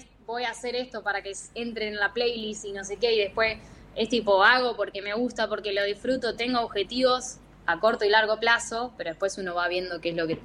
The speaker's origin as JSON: {"language": "Spanish", "town": "Mar del Plata", "region": "Buenos Aires Province", "country": "Argentina", "lives_now": "La Plata, Argentina", "said": "Mudarme para mí a La Plata, yo soy de Mardel, eso hizo como un gran cambio"}